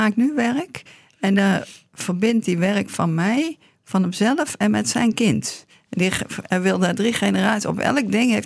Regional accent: Breda, North Brabant, Netherlands; now in Laren, Netherlands; Ik kom uit Breda. Ja. Ik ben in 90 in Laren komen wonen.

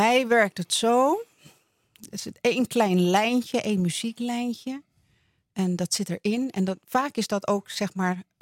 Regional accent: Amsterdam, North Holland, Netherlands; born there; En ik ben hier geboren in Amsterdam. Amsterdam-West.

